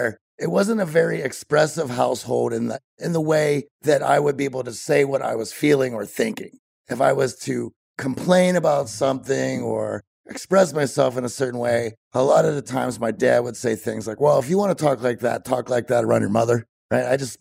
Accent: Greensburg, Pennsylvania, United States; I was born about 40 miles southeast of Pittsburgh, which was a place called Greensburg, which growing up at that time

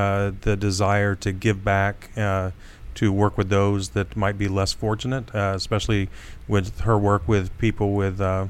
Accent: Wapakoneta, Ohio, United States; Big town of Wapakoneta, Ohio.

